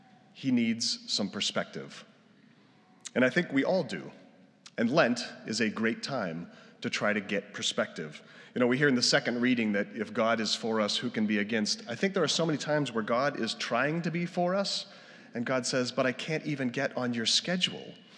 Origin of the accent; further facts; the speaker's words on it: New Hampshire, United States; of you may know, I'm from New Hampshire.